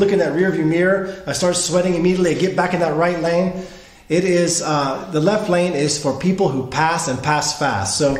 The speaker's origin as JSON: {"language": "English", "region": "the South", "country": "United States", "tie": "born or raised there", "said": "I'm 42 years old, growing up in the South"}